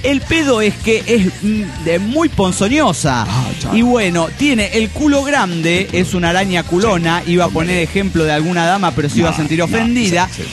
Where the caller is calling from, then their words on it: Ciudad Juárez, Chihuahua, Mexico; de Ciudad Juárez, México